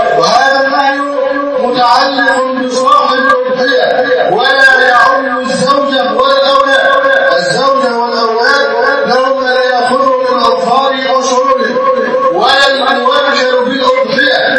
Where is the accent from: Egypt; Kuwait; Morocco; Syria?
Egypt; اللهم احفظ بلدنا مصر